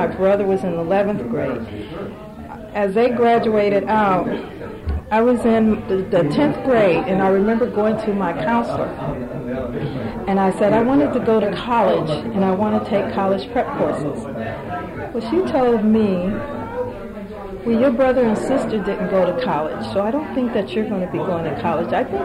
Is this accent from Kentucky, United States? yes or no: no; Syracuse, New York, United States; I grew up in New York, Syracuse, New York, upstate area, and my parents kind of moved there to get away from the South.